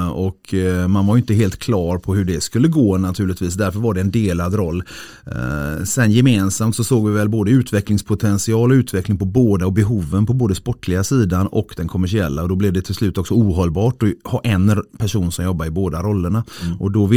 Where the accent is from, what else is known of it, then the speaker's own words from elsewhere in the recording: Skepplanda, Västra Götaland County, Sweden; Jag är uppvuxen i Skepplanda utanför Göteborg